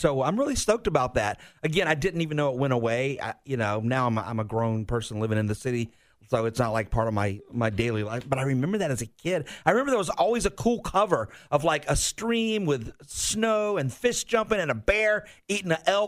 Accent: Sandersville, Georgia, United States; now in Jacksonville, United States; Yeah, until I moved to Jacksonville, I lived in a little town in Georgia called Sandersville. And my dad had, we lived on a dairy farm and my dad was a hunter.

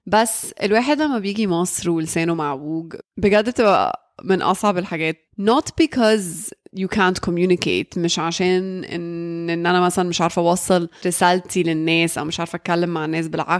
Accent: Jeddah, Makkah Province, Saudi Arabia; first language Arabic; English is a second language; I grew up speaking Arabic, and because I grew up in Jeddah in Saudi Arabia around so many different Arabic dialects, we ended up all speaking English. So we ended up acquiring a really strong English accent.

